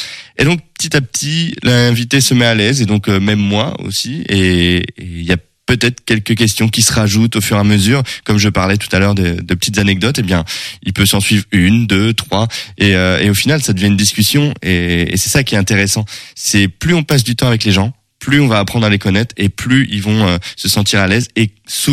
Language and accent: French; Brittany, France; now in Angers, France; En fait, j'habite à Angers depuis 2018, parce que de base, je suis breton.